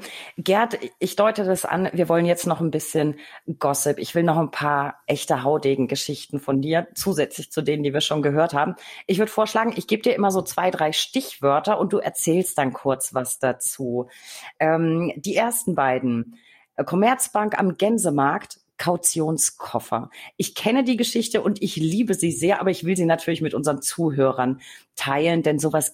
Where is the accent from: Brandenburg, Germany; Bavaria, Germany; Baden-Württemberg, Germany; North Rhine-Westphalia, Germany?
Bavaria, Germany; Franken kommt heute ziemlich oft vor, dass ich auch diese Tat wieder in meiner Heimat ereignete.